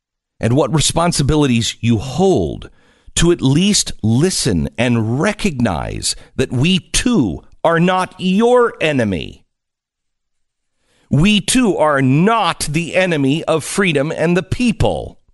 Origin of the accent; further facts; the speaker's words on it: United States; Even though I don't want to, as an American, I have to.